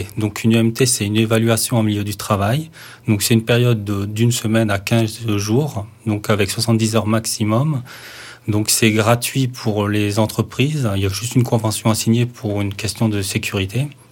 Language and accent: French; northern France, France; je suis arrivé dans la région il y a à peu près 2 ans. Je viens du nord de la France.